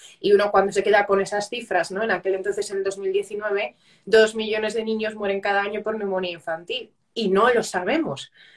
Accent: Spain; los cofundadores sí, dos somos españoles

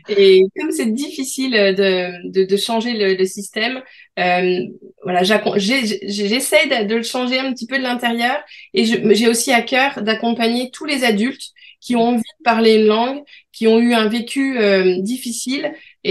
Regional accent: France; je suis française

